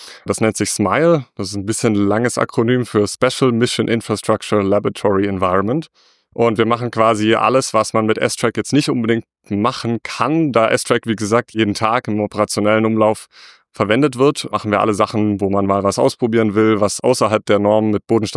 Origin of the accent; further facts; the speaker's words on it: Stuttgart, Baden-Württemberg, Germany; Ich komme aus Stuttgart.